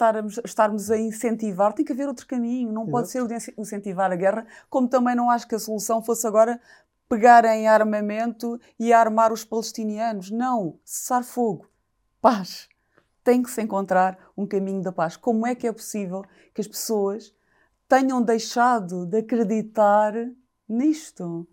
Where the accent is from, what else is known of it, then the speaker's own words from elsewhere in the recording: Faro, Portugal; Nasci e cresci na Serra, no Algarve, a Serra do Caldeirão